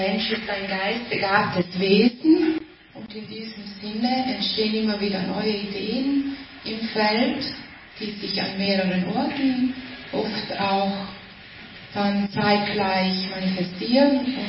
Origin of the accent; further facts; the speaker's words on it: Trentino-Alto Adige, Italy; Herzlich grüß Gott, sagt man bei uns in Südtirol, zu den Non-Dualitäts-Austauschfahren.